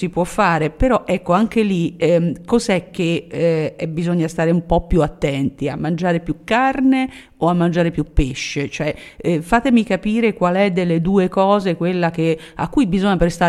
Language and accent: Italian; Tuscany, Italy; sono nata in Toscana e che quindi sono comunque cresciuta con una carne, diciamo, abbastanza forte, pesante, che è appunto la chianina